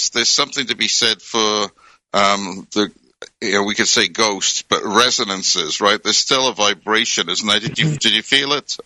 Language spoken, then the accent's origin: English; United Kingdom; growing up in Britain as I did